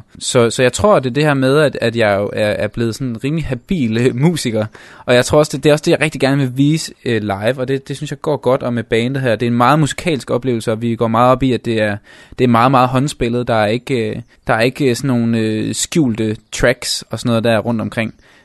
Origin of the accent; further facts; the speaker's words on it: Hadsten, Central Denmark Region, Denmark; moved away as an adult; now in Copenhagen, Denmark; jeg flyttede til København fra Hadsten efter gymnasiet